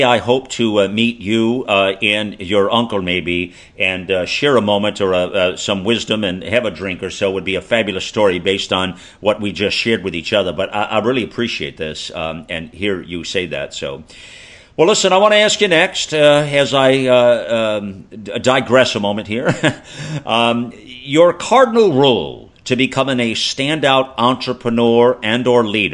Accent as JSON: {"language": "English", "region": "the South", "country": "United States", "said": "I was from the South, you know."}